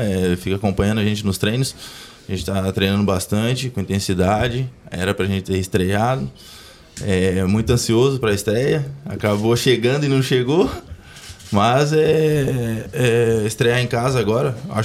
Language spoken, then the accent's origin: Portuguese; Paraná, Brazil; Cara, cidade bacana. Eu sou do Paraná, né? Então já sou meio acostumado com frio.